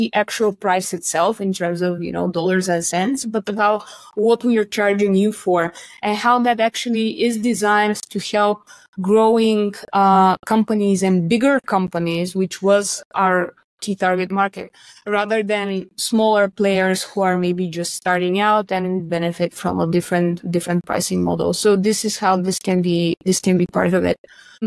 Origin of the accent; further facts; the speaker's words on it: Bulgaria; the marketing landscape in my home country of Bulgaria isn't that well developed